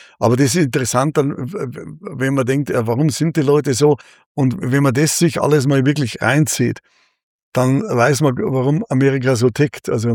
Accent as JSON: {"language": "German", "country": "Germany", "said": "Dann sage ich einfach, ich bin Deutscher, ich lebe teilweise hier, ich interessiere mich auch für eure Kultur."}